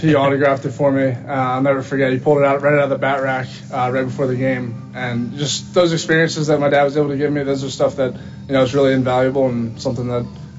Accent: New Jersey, United States; I'm from New Jersey

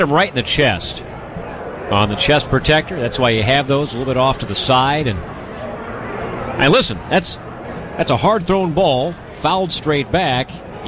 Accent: Ohio, United States; I grew up in Northwest Ohio, and there was a small town up there that was a well-known speed trap

